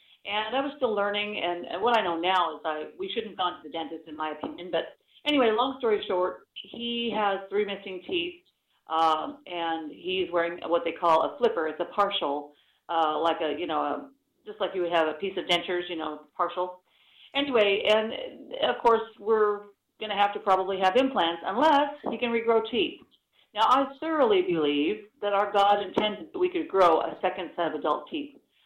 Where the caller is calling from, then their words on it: Vancouver, Washington, United States; Oh, Vancouver, Washington.